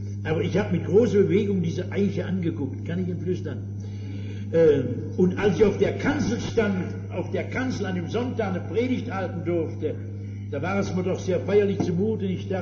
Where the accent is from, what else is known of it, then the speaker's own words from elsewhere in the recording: Southern Germany, Germany; Ich bin Süddeutscher, ich kriege das auch fertig.